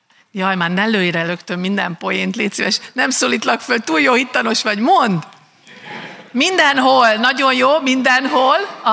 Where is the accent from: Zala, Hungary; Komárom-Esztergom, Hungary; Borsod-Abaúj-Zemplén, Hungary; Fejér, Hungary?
Fejér, Hungary; Bicske; Meg tudjátok, én Bicskén nőttem föl